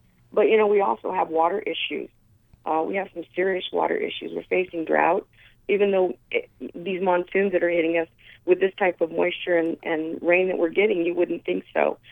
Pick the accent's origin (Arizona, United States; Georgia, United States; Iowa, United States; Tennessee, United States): Arizona, United States; As you know, I come from mining country. I was born and raised in Arizona. I'm a native Arizonan.